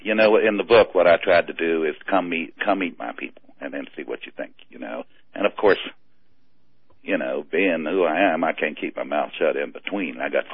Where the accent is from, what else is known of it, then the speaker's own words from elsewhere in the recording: North Carolina, United States; Or in my hometown, right here. The town proper itself is 26,000 people.